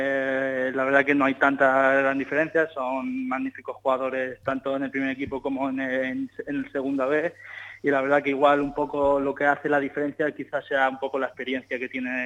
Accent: Barcelona, Catalonia, Spain; Yo además es que soy de allí, de Barcelona

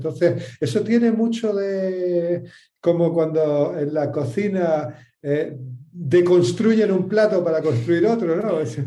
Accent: Canary Islands, Spain; Yo tengo un guanche dentro de mí, dicen. Como llevo media vida en Canarias, me siento muy canario, aunque no nací allí, pero desde muy pequeño estoy allí y es mi tierra adoptiva

